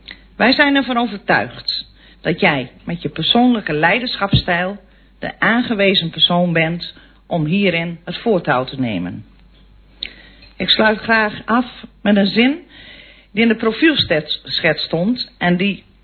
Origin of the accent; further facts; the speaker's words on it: Velen, Groningen, Netherlands; Zelf ben ik geboren en getogen in Velen.